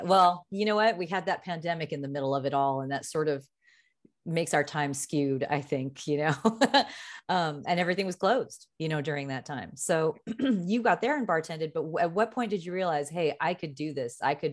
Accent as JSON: {"language": "English", "town": "San Diego", "region": "California", "country": "United States", "also_born_or_lived": "Bay Area", "said": "I'm from San Diego. I lived in the Bay Area for a long time and I was decided, okay, I'm going to move"}